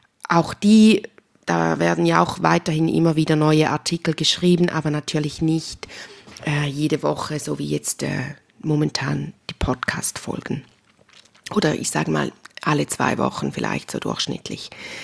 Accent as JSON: {"language": "German", "country": "Switzerland", "accent": "Swiss German", "said": "wenn dich mein schweizerdeutscher Dialekt interessiert"}